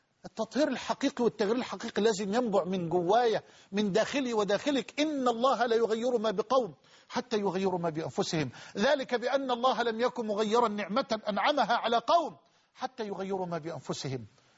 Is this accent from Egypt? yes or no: yes; Egypt; حتى رجال أعمال عندنا في مصر خايفين